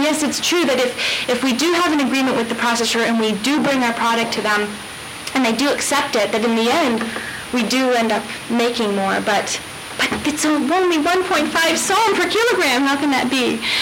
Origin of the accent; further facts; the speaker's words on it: United States; I was an American. I didn't present myself as an American, but I presented I'm a foreigner.